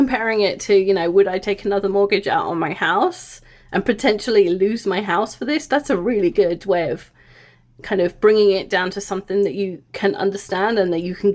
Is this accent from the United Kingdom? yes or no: yes; England, United Kingdom; I grew up in England, so I heard advertisements for stock things and other investment vehicles.